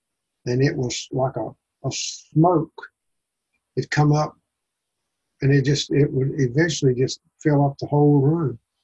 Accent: Arkansas, United States; I'm coming in from Arkansas. I'm just an old farm boy.

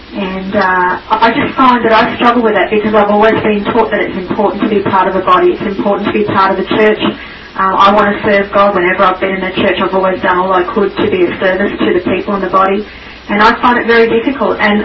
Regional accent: Australia; I sort of said it in the room, but I just wanted to get up and talk on the mic because I'm an Aussie

